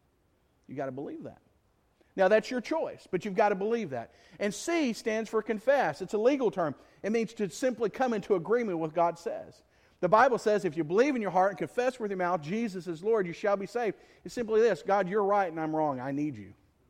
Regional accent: Greenville, United States; and I certainly can't bat 1,000 with my hometown Greenville

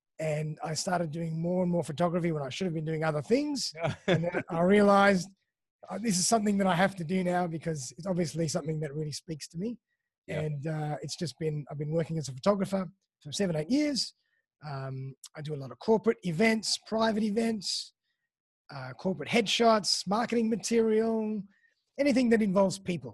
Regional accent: Sydney, New South Wales, Australia; I'm from Sydney originally, born and bred in Sydney, in eastern suburbs. Love it here, close to the beach, close to Bondi. Born here, went to school here, lots of friends and family here.

